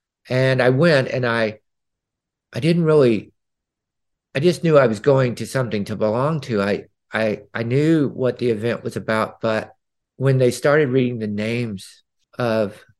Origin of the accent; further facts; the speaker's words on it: Owensboro, Kentucky, United States; I grew up in Owensboro, Kentucky, like a city of 50,000 people in Kentucky. And I grew up in the 70s. I was born in 65.